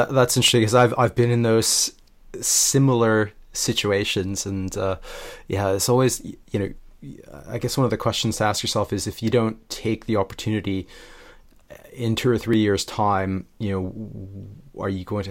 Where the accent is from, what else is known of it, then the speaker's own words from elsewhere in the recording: Canada; now in London, United Kingdom; I'm a Canadian living in London, and I've traveled to different places.